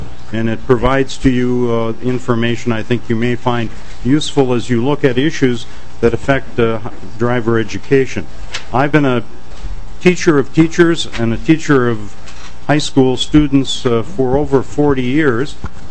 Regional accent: St. Cloud, Minnesota, United States; from St. Cloud, Minnesota.

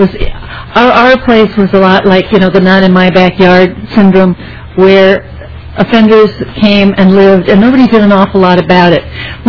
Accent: Minneapolis, Minnesota, United States; Our story, and I come from the Jordan neighborhood in Minneapolis, which is one of the largest concentrations of poverty in Hennepin County.

